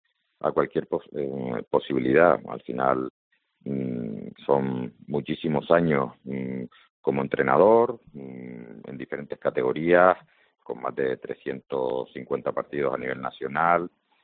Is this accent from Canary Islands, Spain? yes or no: yes; Canary Islands, Spain; para mí fue un impacto como canario. Todos éramos conscientes de que vivimos en islas volcánicas